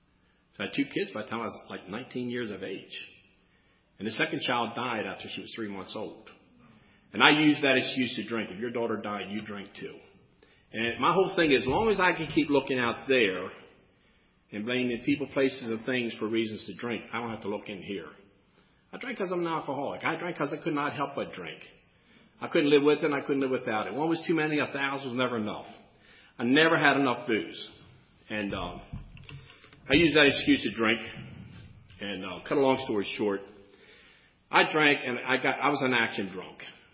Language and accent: English; Maryland, United States; I was raised in Anne Arundel County, AA County. And I always lived in a little house. I was raised on a little house on the water.